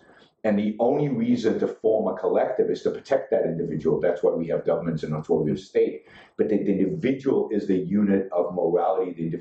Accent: Israel; Israel, when I was growing up in Israel, Israel was a socialist country.

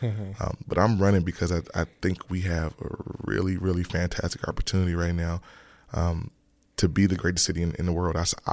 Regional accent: Chicago, Illinois, United States; I'm really from here, right? Mm-hmm. I grew up in Chicago. I went to summer camp at Chicago Parks. I'm a Chicago Public School graduate, kindergarten through 12th grade. I know this city, and I know her people, right?

